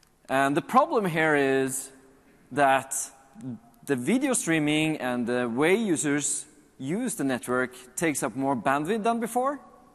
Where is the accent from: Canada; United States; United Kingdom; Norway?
Norway; So I'm from Norway. And in Norway, when I just get this little nod, it's like through the roof.